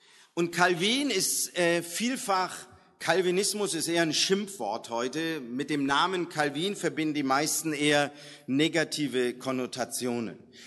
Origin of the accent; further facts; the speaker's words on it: Lower Austria, Austria; bei uns in Niederösterreich